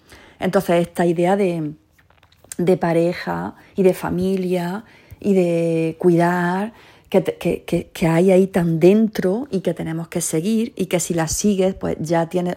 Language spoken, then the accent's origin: Spanish; Andalusia, Spain; yo nací en un pueblo de Jaén, España, y que ahí en mi pueblo y en mi familia y en mi entorno